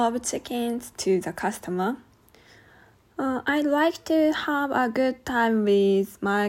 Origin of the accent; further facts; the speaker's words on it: Higashikagura, Hokkaido, Japan; English is a second language; I'm from Higashikagura, next to Asahikawa City. Higashikagura is a small town, but there is a full of nature and also very comfortable to live in.